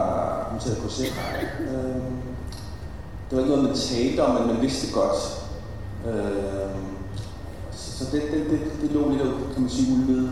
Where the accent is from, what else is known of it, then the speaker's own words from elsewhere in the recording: Hvidovre, Capital Region of Denmark, Denmark; Og jeg voksede op i Hvidovre uden for København